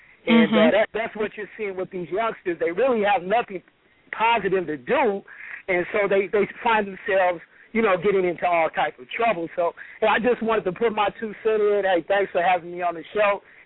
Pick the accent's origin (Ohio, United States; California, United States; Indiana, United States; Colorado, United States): California, United States; Inglewood; I grew up in Inglewood, and from the 70s to the 80s, I could just right off the top of my head name about 30 people that I grew up